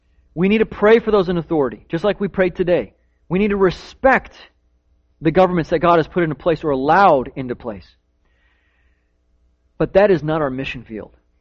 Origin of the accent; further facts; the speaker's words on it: United States; My dad used to, you know, he escaped from socialist Romania. I'm very happy I'm American.